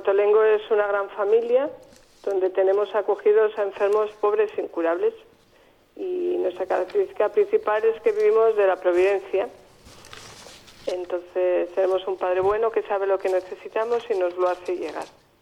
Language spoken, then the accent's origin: Spanish; Salamanca, Castile and León, Spain; Yo soy de Salamanca y siempre me he dedicado a la parte de todo lo que estudié fue de cosas educativas.